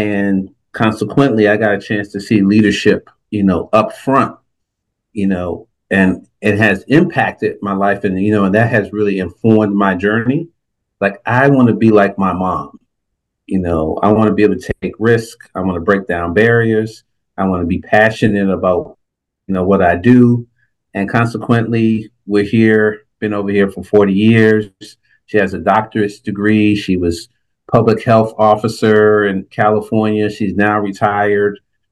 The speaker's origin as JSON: {"language": "English", "country": "DR Congo", "said": "And I'm from the Democratic Republic of the Congo, and because I'm from there, I have a real astute, appreciation for leadership."}